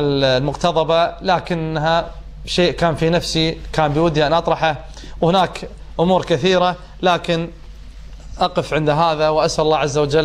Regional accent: Kuwait; بلدنا الغالي الكويت الذي تربينا فيه وعشنا فيه

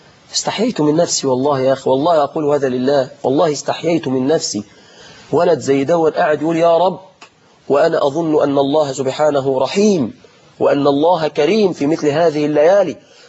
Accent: Egypt; في بلادنا مصر وفي بلادنا العربية والإسلامية

